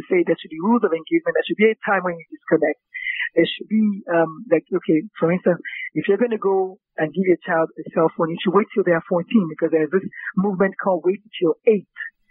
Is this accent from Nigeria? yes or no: yes; Nigeria; I'm a Nigerian. In Nigeria, we don't have as many street lights